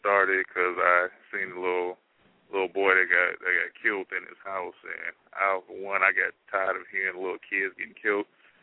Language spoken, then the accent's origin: English; Milwaukee, Wisconsin, United States; I'm from Milltown, 26, Lisbon and Vine. That's my block.